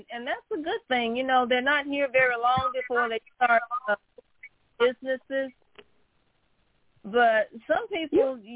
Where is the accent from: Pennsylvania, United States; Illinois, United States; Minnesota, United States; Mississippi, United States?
Mississippi, United States; now in Dallas, United States; Well, when I came from Mississippi, the blue laws evidently were not in place because we used to be able to shop, you know, on Sundays and buy alcohol stuff on Sundays. Well, I come to Dallas